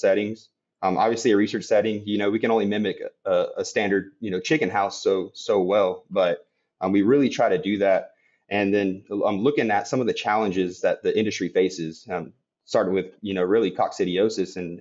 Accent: San Antonio, Texas, United States; I'm from South Texas originally, San Antonio area. There's not a lot of broiler production, I guess, in that part of the state.

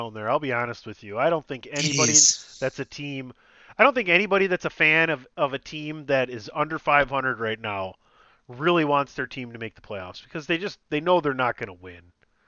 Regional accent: Midwest, United States; I'm old and from the Midwest, yeah.

